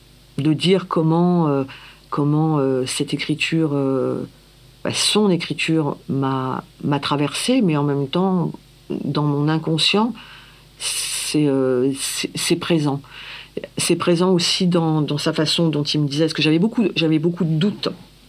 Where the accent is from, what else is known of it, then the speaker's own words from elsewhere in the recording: France; born there; Alors moi, je ne viens pas d'Algérie, mais mon père vient d'Algérie. Moi, je suis né en France.